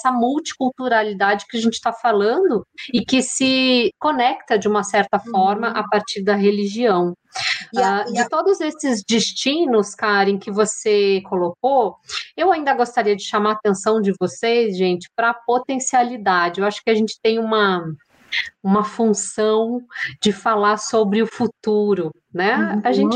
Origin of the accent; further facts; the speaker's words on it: Brazil; minha enquanto brasileira